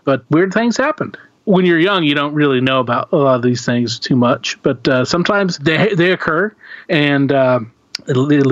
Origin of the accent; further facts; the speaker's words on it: Kingfisher, Oklahoma, United States; Barry and I grew up in Kingfisher, Oklahoma, born and raised. And it's a small town of probably, I would say, when we were living there, it was probably about like 4,000, maybe, if that.